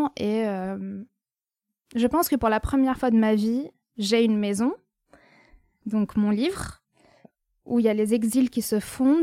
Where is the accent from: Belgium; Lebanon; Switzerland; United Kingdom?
Lebanon; now in France; Quand je suis venue en France, j'ai fait un total déni du Liban. Je voulais renaître à nouveau en France en tant que Française.